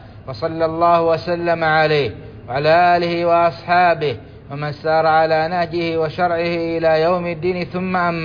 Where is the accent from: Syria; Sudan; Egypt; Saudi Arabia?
Saudi Arabia